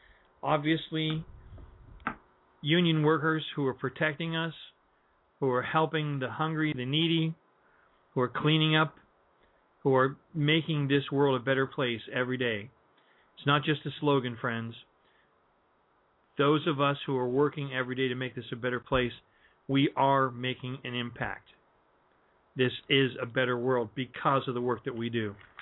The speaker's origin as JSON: {"language": "English", "region": "Northeast", "country": "United States", "said": "I come from union roots that go back a long ways. I hail from the Northeast."}